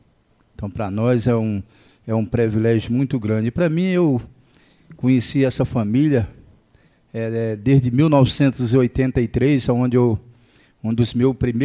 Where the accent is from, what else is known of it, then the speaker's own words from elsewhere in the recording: Bahia, Brazil; now in Formosa, Brazil; eu que sou da Bahia e tenho um privilégio de ter aí um conterrâneo da nossa cidade como bispo